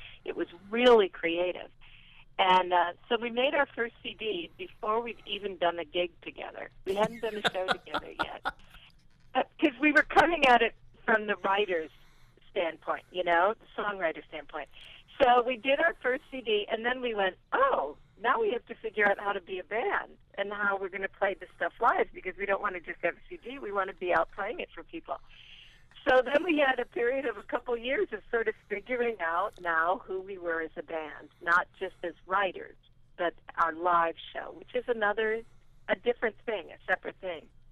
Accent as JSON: {"language": "English", "region": "Illinois", "country": "United States", "tie": "born or raised there", "said": "You know, I grew up in the Midwest. Well, actually, both Rick and I grew up in Illinois, and Kelly grew up in Louisiana."}